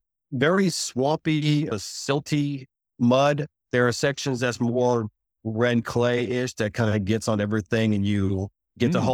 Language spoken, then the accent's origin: English; New Orleans, Louisiana, United States; I'm from New Orleans. We have a lot of dishes.